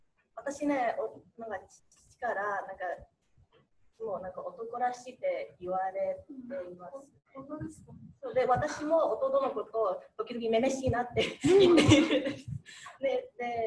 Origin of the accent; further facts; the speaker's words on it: Hong Kong; Japanese is a second language; 私は香港人ですから、関東語の僕ですね。